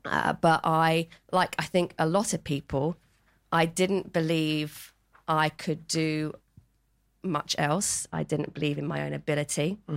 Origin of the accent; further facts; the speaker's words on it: Guildford, South East England, United Kingdom; So I grew up in Guildford. I was an only child, and I grew up in a pub.